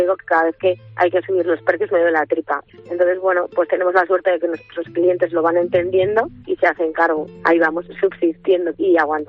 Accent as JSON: {"language": "Spanish", "town": "Guadalajara", "region": "Castilla-La Mancha", "country": "Spain", "said": "porque yo soy muy de Guadalajara, ¿eh? De mi tierra, de mi Alcarria, ¿no?"}